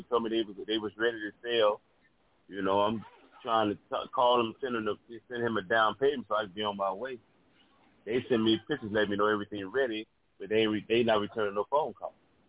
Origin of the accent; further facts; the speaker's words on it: Chicago, Illinois, United States; You know, I mean, this is my hometown, so I mean, I'm gonna do whatever I can for the North.